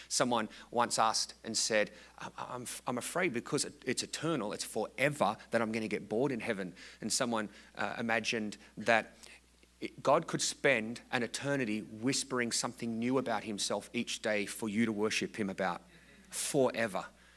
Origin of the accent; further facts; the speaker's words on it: Australia; I grew up in Australia, and I grew up watching sunsets and sunrises being a surfer.